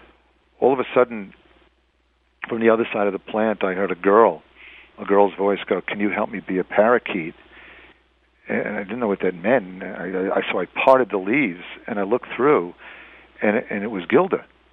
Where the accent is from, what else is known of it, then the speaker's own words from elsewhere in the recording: New York, United States; I grew up on Long Island. My dad always had his place in New York. I was familiar with the city.